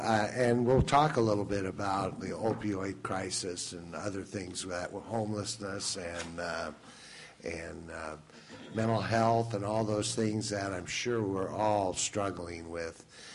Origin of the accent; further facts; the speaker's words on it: Milwaukee, Wisconsin, United States; I was formerly the mayor of Milwaukee, born and raised in Milwaukee